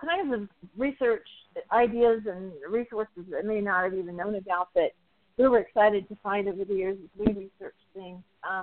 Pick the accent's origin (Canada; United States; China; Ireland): United States; Oregon; I grew up in Southwest Oregon